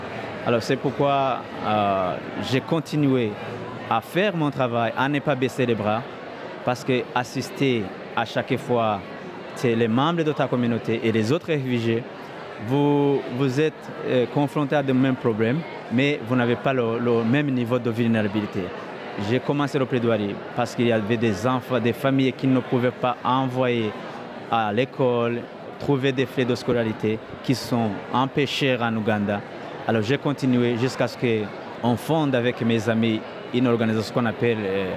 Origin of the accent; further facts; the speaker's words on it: Burundi; moved away as an adult; je suis Burundais d'origine. J'ai fui mon pays parce que j'ai été persécuté en tant que leader étudiant.